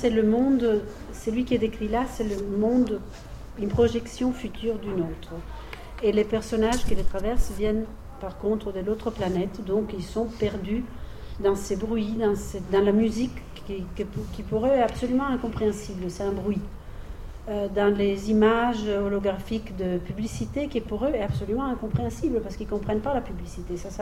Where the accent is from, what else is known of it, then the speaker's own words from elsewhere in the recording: Italy; French is a second language; Je suis italienne, voilà. Oui, je suis moyennement de langue française.